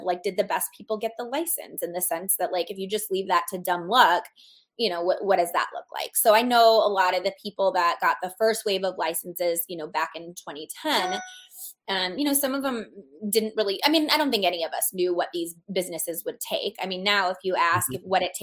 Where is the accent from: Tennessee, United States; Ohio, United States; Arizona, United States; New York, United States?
Arizona, United States; I love Arizona because it's my home state.